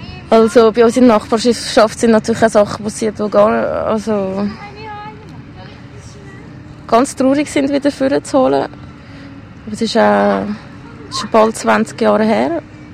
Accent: Zurich, Switzerland; aufgewachsen auch in der Grünau. Ich bin jetzt gerade 30 geworden. Und in Grünau gezügelt bin ich mit den Eltern in 2,5 Jahren, also im 76

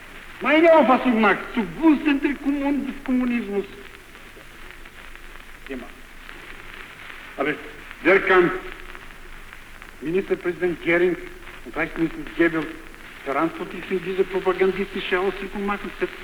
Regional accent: Bulgaria; German is a second language; durch meine Person als bulgarischer Angeklagter auf diese Anklagebank gewisse Zeitungen mein eigenes Volk angegriffen hat

